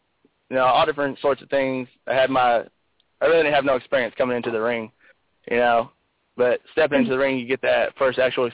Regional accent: Texas, United States; moved away as an adult; now in Oklahoma, United States; You know, I grew up in Texas. I lived in Texas for 18 years. I moved here to Oklahoma for work

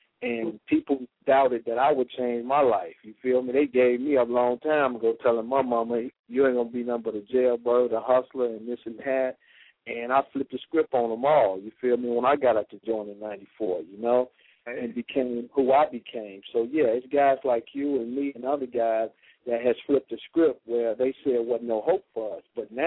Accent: Detroit, Michigan, United States; like I say, you know, I'm from Detroit, Brother Jackson

